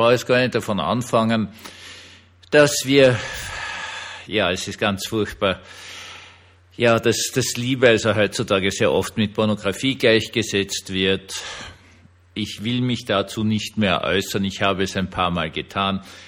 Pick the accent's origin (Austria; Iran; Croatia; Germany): Austria; und ich sage das als Österreicher